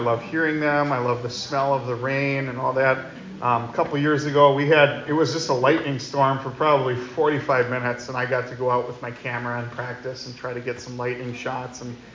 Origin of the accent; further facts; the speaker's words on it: Wisconsin, United States; I love bratwurst. I'm from Wisconsin. It's a staple food.